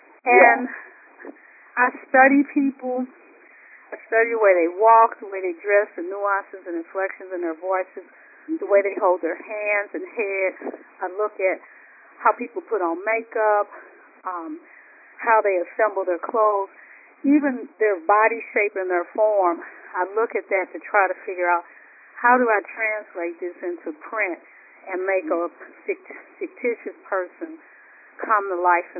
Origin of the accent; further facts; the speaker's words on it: St. Louis, Missouri, United States; I got to tell the story in my hometown, St. Louis, Missouri.